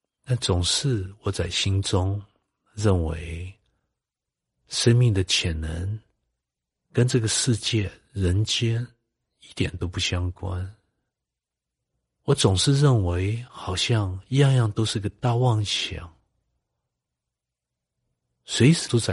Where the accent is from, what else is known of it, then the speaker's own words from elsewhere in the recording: Brazil; 我在巴西长大，当时最多也跟其他的小孩子一样，晒太阳、玩足球